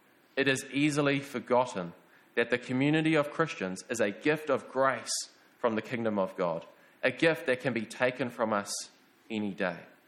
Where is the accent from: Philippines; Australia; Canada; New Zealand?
New Zealand; Upper Hutt, Wellington; But I remember when I first moved up to Palmy, I was from Upper Hutt. We were in a Baptist church down there. And even though I was young, growing up there, being a teenager, it was very much just a Sunday thing.